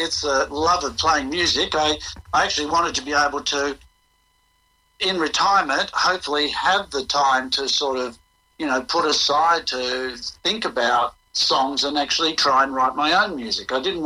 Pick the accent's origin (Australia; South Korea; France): Australia; also born or lived in Rockhampton; I lived in a caravan for the next 6.5 years, travelling around Australia. And so, an unusual childhood.